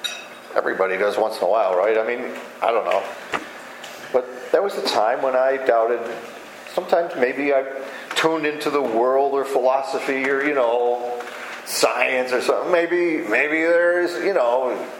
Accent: Scotland, United Kingdom; Maybe it's because I'm a Scotsman, but we're frugal.

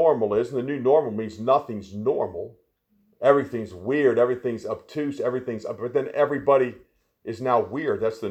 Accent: Maryland, United States; I grew up on the West Virginia-Maryland line, and we were the Marylanders.

